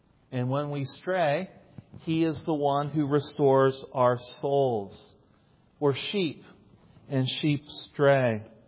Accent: Ohio, United States; I grew up in Ohio in a rural setting on a farm, but I didn't grow up with sheep.

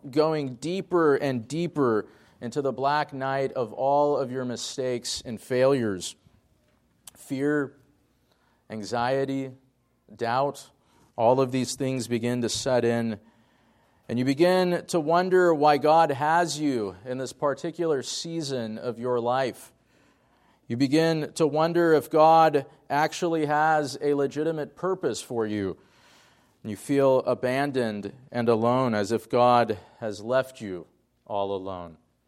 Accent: Washington, United States; I grew up in Eastern Washington before going off to college and going off to seminary. So I've enjoyed being back and ministering in Washington State.

